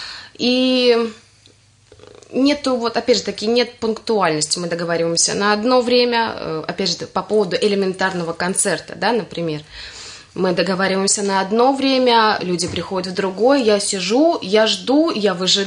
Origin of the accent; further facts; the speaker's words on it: Latvia; я латышка, как ни крути, хоть и русскоговорящая.